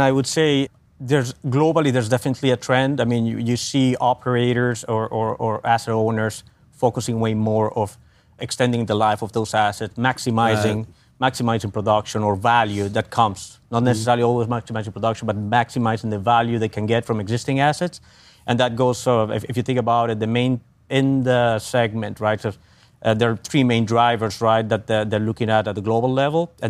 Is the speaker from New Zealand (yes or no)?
no; Venezuela; I'm originally from Venezuela as well, the western side of it.